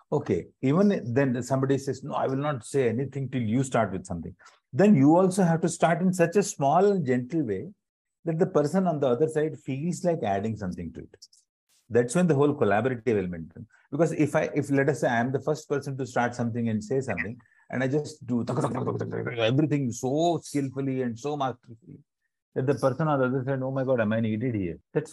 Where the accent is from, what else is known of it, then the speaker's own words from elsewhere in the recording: Varanasi, Uttar Pradesh, India; I come from Benares, you know, like, when I go to any temple and I tell that priest that I'm from Benares, that the priest does namaskar to me first